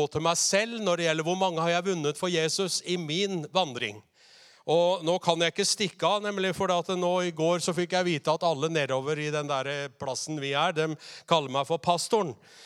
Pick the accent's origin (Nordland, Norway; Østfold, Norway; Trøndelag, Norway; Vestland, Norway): Østfold, Norway; Neida, jeg er fra Indre Østfold.